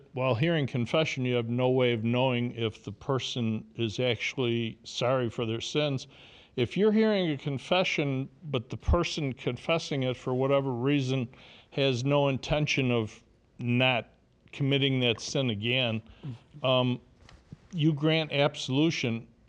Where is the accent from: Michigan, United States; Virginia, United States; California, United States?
Virginia, United States; Virginia.